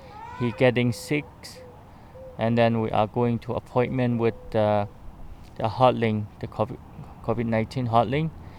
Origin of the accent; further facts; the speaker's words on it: Myanmar; English is a second language; I am from Myanmar, Burma.